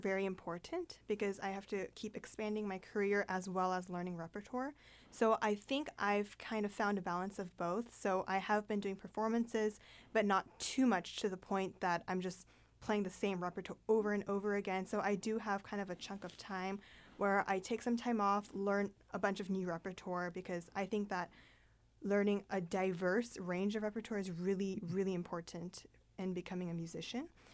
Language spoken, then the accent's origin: English; Bremerton, Washington, United States; I'm playing with the Bremerton Symphony back in my hometown.